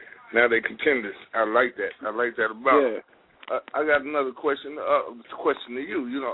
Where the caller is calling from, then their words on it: Dayton, Ohio, United States; from Dayton.